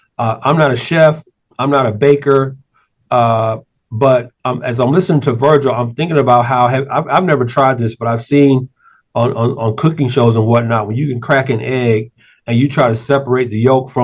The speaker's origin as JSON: {"language": "English", "town": "Atlanta", "region": "Georgia", "country": "United States", "tie": "born or raised there", "said": "So I'm very familiar with that just from being born and raised in Atlanta."}